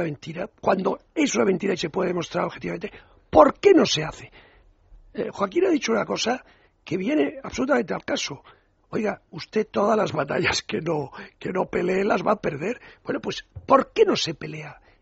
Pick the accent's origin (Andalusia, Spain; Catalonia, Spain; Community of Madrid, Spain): Catalonia, Spain; yo soy catalán y español, pero vamos, y tan a gusto, y europeo, por supuesto.